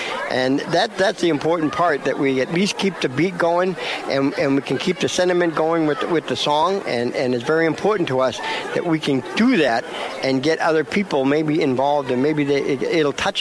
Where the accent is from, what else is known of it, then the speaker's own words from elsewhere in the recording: Maine, United States; I'm Passamaquoddy and Mi'kmaq, so I came down from Maine, and I learned all I could about the Wappinger people